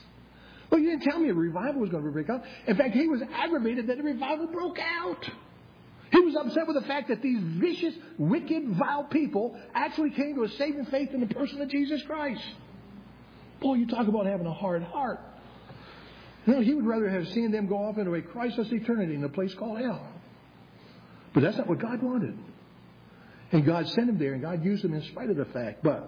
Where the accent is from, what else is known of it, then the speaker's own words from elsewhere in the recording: New England, United States; also born or lived in Pennsylvania; I understood that as a New Englander. I was born in New England, raised most of the time in New England, outside of the teen years in Pennsylvania.